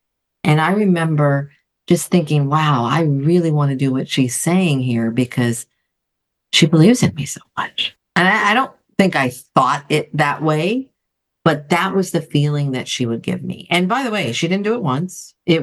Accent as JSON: {"language": "English", "town": "Athens", "region": "Attica", "country": "Greece", "tie": "born or raised there", "said": "I grew up in Athens, Greece, and I went to an American school. And for the middle school period of my life, I went to a Catholic school in Greece."}